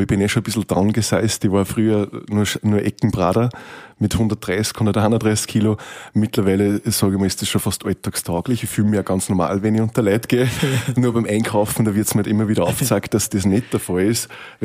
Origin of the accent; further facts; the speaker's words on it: Kirchdorf an der Krems, Upper Austria, Austria; born there; now in Steyr, Austria; In Kirchdorf an der Krems.